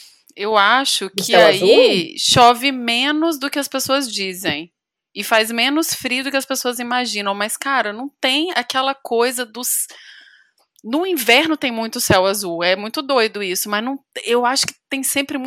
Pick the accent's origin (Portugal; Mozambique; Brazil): Brazil; Espírito Santo; eu sou capixaba, e lá é um negócio sério. Tem lá no Espírito Santo, tem desfiadeiras de siri.